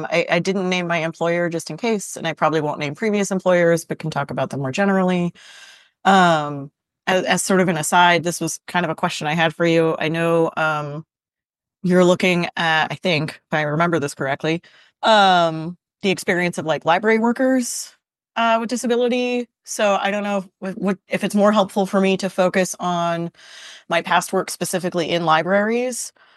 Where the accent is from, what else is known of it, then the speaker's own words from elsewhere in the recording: United States; I was not born in America, but practically speaking was, and you know, I'm an American citizen by birth and I've lived here for almost my whole life.